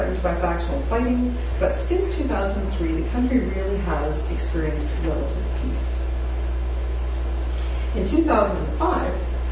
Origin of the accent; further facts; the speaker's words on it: Canada; being a Canadian, 0.0006% is in rivers.